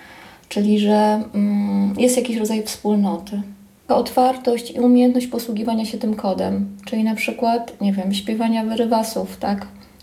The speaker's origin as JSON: {"language": "Polish", "town": "Lublin", "region": "Lublin Voivodeship", "country": "Poland", "lives_now": "Olsztyn, Poland", "said": "Ja jestem z Lublina i do Olsztyna przeprowadziłam się za mężem, tak."}